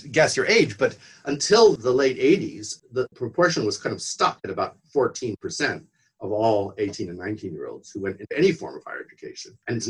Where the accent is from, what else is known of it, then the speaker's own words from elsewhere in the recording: United States; now in United Kingdom; it's only my home country technically, and in terms of what you can hear in my accent, because I've lived here most of my life.